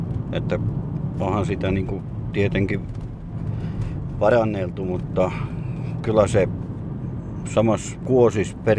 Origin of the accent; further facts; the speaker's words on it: Jalasjärvi, South Ostrobothnia, Finland; also born or lived in Sweden; sitten me asuttiin siitä jonkun aikaa Ruottis ja sitten me tultiin takaisin Ruottista ja täällä on käynyt ensimmäisen vuoden kouluakin.